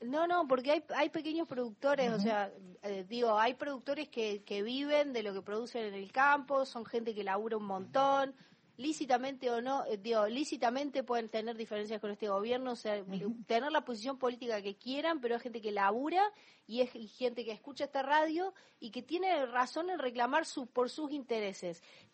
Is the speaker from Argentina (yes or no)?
yes; Argentina; Yo como argentina también digo